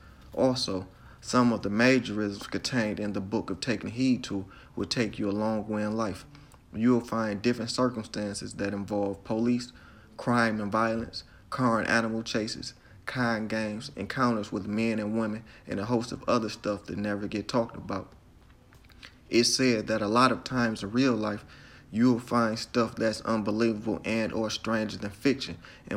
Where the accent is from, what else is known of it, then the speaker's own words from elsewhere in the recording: Detroit, Michigan, United States; I have to say that growing up on Detroit's east side in the Black Bottom, I seen some things